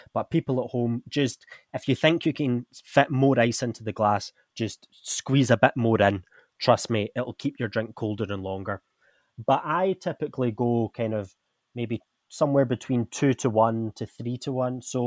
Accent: Scotland, United Kingdom; now in India; I'm from Scotland where, let's just say, it's not very warm.

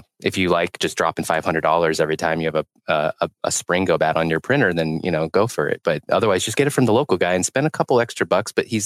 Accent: California, United States; I'm from California. I use the word way too much.

